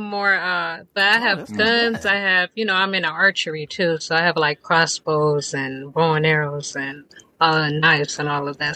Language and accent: English; Detroit, Michigan, United States; I'm from Detroit.